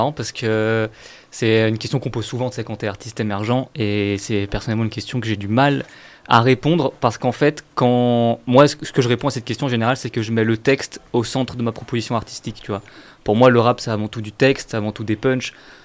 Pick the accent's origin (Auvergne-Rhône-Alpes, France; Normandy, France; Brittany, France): Auvergne-Rhône-Alpes, France; c'est un morceau qui parle de là d'où je viens d'une petite ville au fin fond de la Haute-Savoie, dans une vallée très polluée et très industrielle.